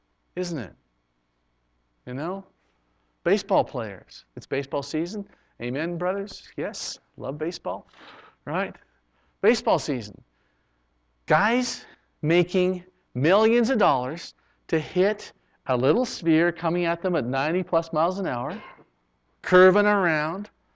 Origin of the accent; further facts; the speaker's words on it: Canada; growing up in Canada, it was always like that was the social thing.